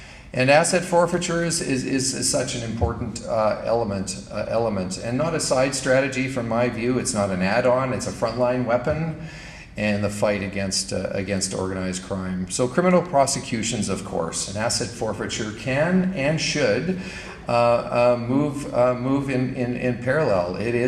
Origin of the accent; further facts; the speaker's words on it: Canada; I think being inhospitable as a Canadian perhaps is against my fabric